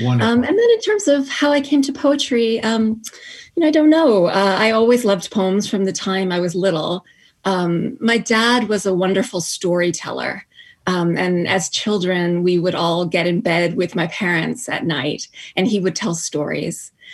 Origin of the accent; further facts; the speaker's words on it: Hawaii, United States; also born or lived in New Delhi, India; Well, I grew up mostly in Hawaii. My mom is American, but my dad immigrated to this country from India. So I spent most of my childhood sort of going back and forth between Honolulu and New Delhi.